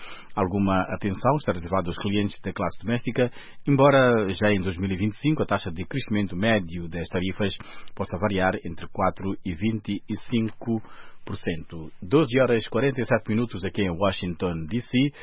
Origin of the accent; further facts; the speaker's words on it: Mozambique; em Moçambique, por exemplo, onde nasci e cresci